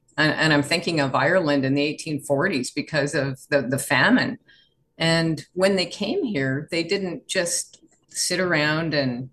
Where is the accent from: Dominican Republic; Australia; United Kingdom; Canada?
Canada; Ontario; Well, I guess because I grew up in Lanark County and I was very fortunate.